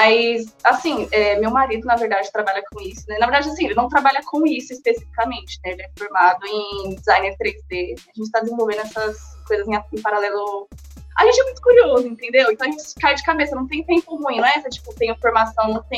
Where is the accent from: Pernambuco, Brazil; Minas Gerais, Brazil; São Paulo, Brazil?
São Paulo, Brazil; Osasco; now in Sorocaba, Brazil; eu sou de Sorocaba, né, agora, vai fazer acho que uns 5 meses ainda. É, eu sou de natural de Osasco, né, vim de Osasco.